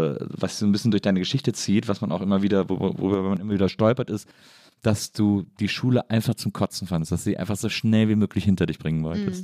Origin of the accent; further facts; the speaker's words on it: North Rhine-Westphalia, Germany; ich komme aus der Nähe von Köln.